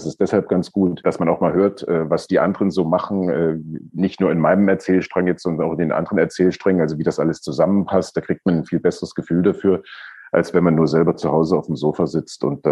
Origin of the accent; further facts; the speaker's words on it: East Germany, Germany; ich bin ja in der DDR aufgewachsen. Also ich hatte 8 Jahre Russisch in der Schule, davon ist nicht allzu viel hängen geblieben. Aber zumindest kann ich es noch lesen